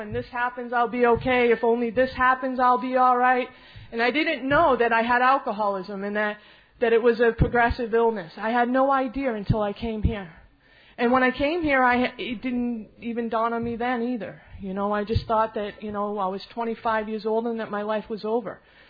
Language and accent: English; Framingham, Massachusetts, United States; born there; I was born in Framingham State Prison. My mother was an inmate, and I spent the first nine months of my life in prison.